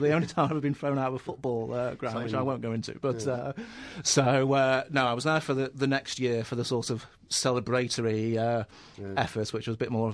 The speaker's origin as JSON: {"language": "English", "town": "Manchester", "region": "North West England", "country": "United Kingdom", "tie": "born there", "said": "I'm Mancunian by birth."}